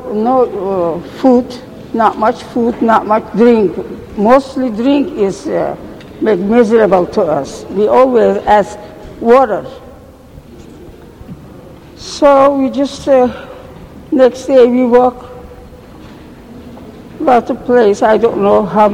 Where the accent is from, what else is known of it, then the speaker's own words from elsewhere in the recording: Eskişehir, Turkey; English is a second language; moved away; I am from Eskişehir. I born there 1908. And I was a little girl.